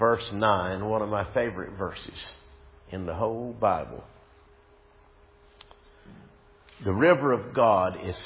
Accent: Lumberton, North Carolina, United States; Lumberton, my hometown, a year ago, what terrible flooding. They still hadn't completely recovered.

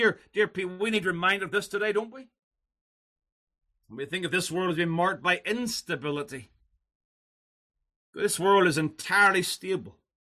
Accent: United Kingdom; we, as a British citizen still, I can still talk about my Queen, the Queen that sits on the throne in London.

